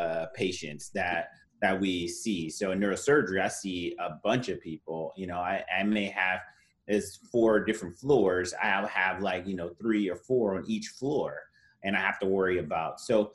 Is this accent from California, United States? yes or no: yes; Los Angeles, California, United States; I grew up in the South Central Los Angeles, so it's a pretty rough area of L.A.